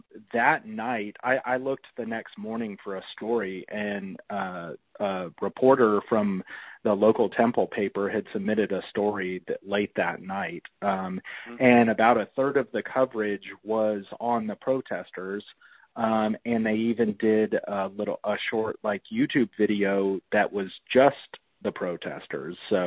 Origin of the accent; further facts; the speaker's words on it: Austin, Texas, United States; I grew up in Austin